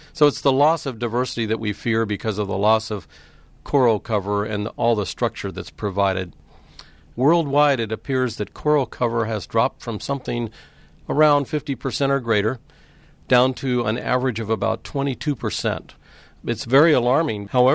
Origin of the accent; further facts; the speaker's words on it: Florida, United States; I grew up in the Florida Keys.